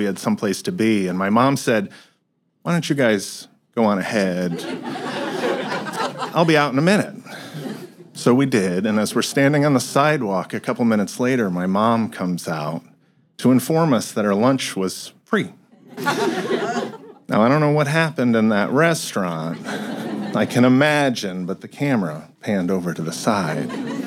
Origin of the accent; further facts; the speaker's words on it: Connecticut, United States; I'm originally from Connecticut. If you're not familiar with Connecticut, we're known, ironically, for two different things now.